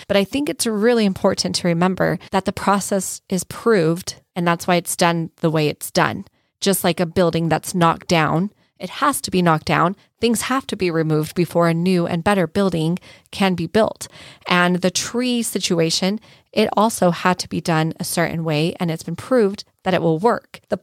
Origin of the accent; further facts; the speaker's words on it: Arizona, United States; which I relate to growing up in Arizona.